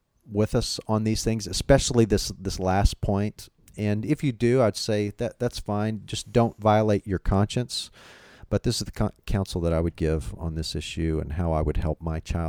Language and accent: English; Texas, United States; Now, it's no secret that I was raised in Texas, and so there is a soft spot in my heart for street justice.